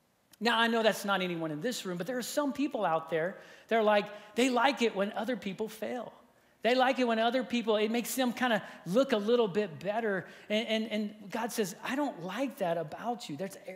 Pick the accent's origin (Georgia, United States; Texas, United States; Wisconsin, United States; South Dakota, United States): Texas, United States; Texas City; I grew up in Texas City, Texas. You don't get more Texan than that, right? That's where I grew up.